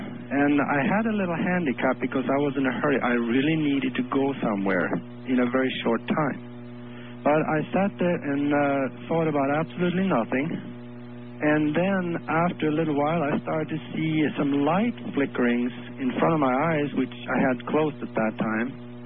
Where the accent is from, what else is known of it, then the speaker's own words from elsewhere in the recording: Norway; English is a second language; now in Omaha, United States; Well, yeah, I grew up in Europe and Norway.